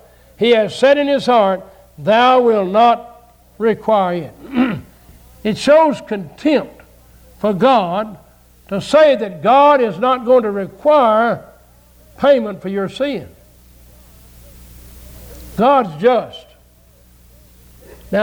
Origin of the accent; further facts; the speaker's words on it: the South, United States; But I said, I grew up in the South.